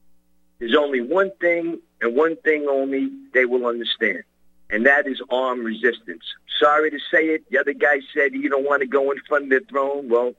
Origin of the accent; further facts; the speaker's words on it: United States; I'm an American patriot that doesn't like what my country turned into.